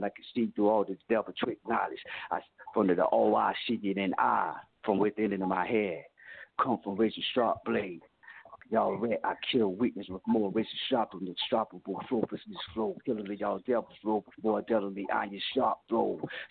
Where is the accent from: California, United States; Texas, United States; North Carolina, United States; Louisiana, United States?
North Carolina, United States; Plymouth; And I rep my hometown, which is called Plymouth, North Carolina. We call it P-Town. I call it Power Town.